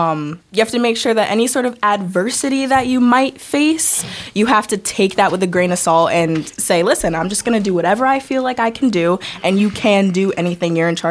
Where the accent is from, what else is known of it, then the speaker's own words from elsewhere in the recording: Saratoga Springs, New York, United States; also born or lived in Albany; I was born in Albany, and I was raised in Saratoga Springs.